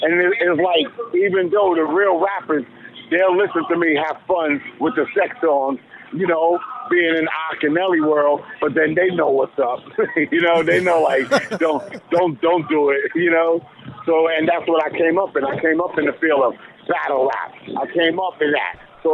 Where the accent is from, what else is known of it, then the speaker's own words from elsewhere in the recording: New York City, New York, United States; I was from New York City.